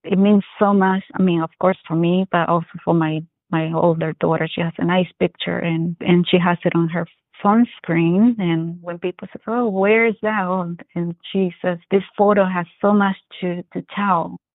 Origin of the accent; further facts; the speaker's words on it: Puebla, Mexico; now in United States; I'm originally from Mexico, the south part of Mexico, a city called Puebla. And I'm from a little small town outside Puebla. It's about 3.5 hours approximately. Small town, like real deep in the mountains.